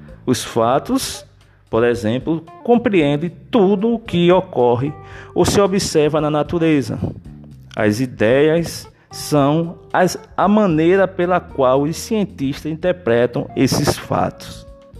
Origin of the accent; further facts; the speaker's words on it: Pernambuco, Brazil; Eu sou de Pernambuco, né?